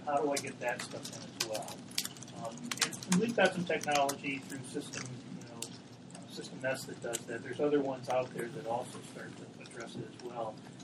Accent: North Carolina, United States; I'm growing up in North Carolina

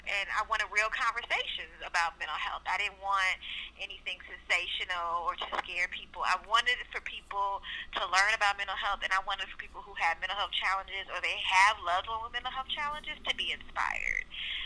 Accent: Oakland, California, United States; Yeah, growing up in Oakland in the 80s, so I was the only child.

